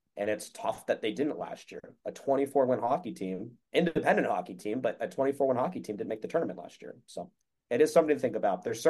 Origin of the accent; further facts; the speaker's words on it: Denver, Colorado, United States; I'm from Denver